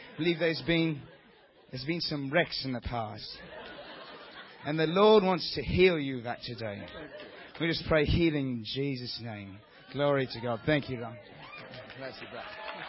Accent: Sheffield, Yorkshire and the Humber, United Kingdom; from Sheffield, England. For those of you who don't know where Sheffield is, well, most of the people in Sheffield don't know where Lewiston is.

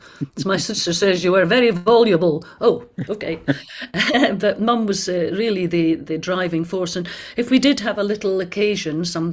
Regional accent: Findochty, Scotland, United Kingdom; also born or lived in Grangemouth; now in Crewe, United Kingdom; we moved up to Finnochty, as it's called in the local area, the local Dorrick, because my mother's family were all from there, from near there, from Buckie, which is just very near to Finnochty.

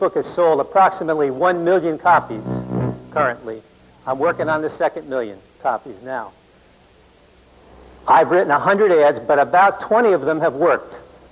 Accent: Bradley Beach, New Jersey, United States; born there; I was born in Bradley Beach, New Jersey. My father was a restaurateur, entrepreneur.

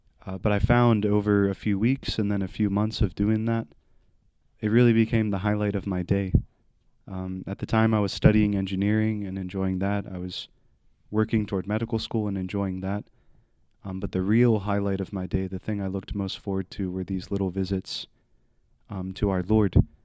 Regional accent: Raleigh, North Carolina, United States; I'm from the Diocese of Raleigh, North Carolina. I was born and raised in Raleigh to a family with four siblings and two very loving parents.

